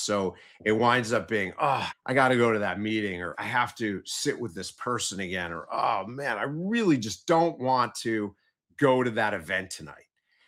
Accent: Michigan, United States; And I'm originally from Michigan and Northern Michigan, which is just stunning, beautiful during the summer

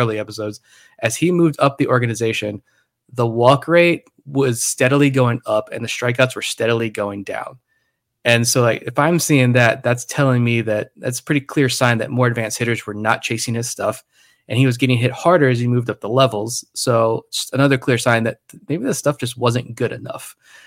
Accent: Suffolk, Virginia, United States; And I grew up in Suffolk. So again, Suffolk known for peanuts

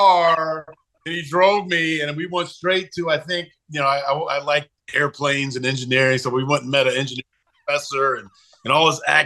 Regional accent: Florida, United States; I'm from Florida. First time I really saw snow.

